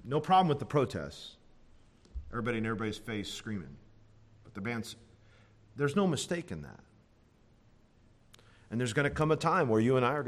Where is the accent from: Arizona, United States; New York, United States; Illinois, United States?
Illinois, United States; Now I'm from Illinois.